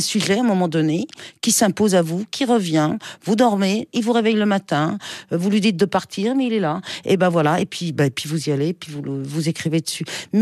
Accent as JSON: {"language": "French", "country": "France", "said": "je suis une petite Française lambda"}